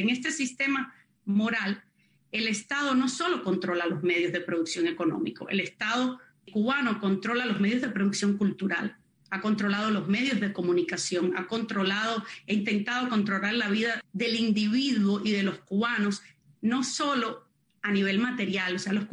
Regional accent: Costa Rica; now in United States; lo que yo viví como refugiada política desde los 9 años en un país latinoamericano. Yo me crié en Costa Rica, una socialdemocracia, sin ejército.

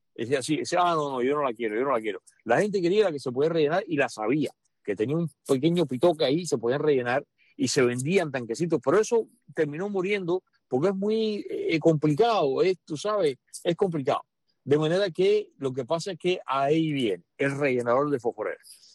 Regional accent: Cuba; moved away as an adult; yo vine fumando de Cuba

